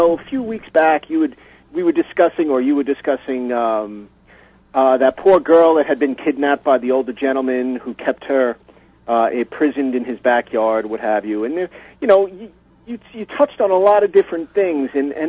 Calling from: Mount Sinai, New York, United States; Mount Sinai. I'm a regular listener

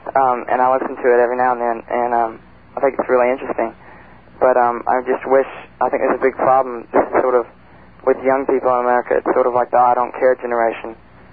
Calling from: Hauppauge, New York, United States; I'm calling from Hopog.

